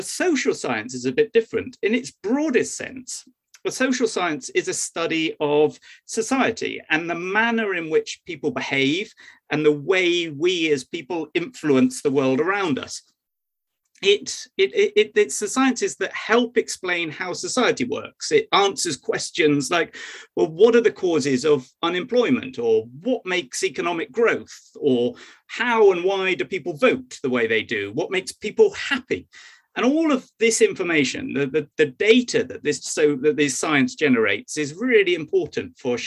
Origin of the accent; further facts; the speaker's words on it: Bristol, South West England, United Kingdom; So, as I said, I grew up in Bristol.